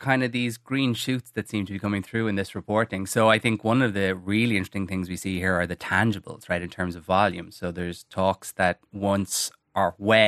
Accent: Cork, Munster, Ireland; So I grew up in Cork. I worked in the old Head of Kinsale. It was my summer job.

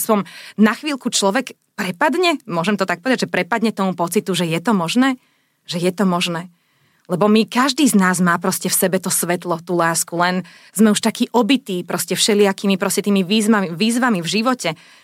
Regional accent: Dolné Lovčice, Trnava Region, Slovakia; ako malé dievčatko v kostole u nás doma v Dolných Lovčiciach pri Trnave, kde som vyrastala, to je len 700 obyvateľov, všetci sme sa tam poznali.

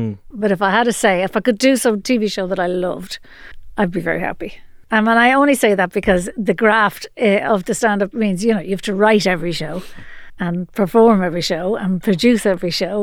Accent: Drogheda, Leinster, Ireland; I'm from Drogheda, but neither of my parents are really of the town.

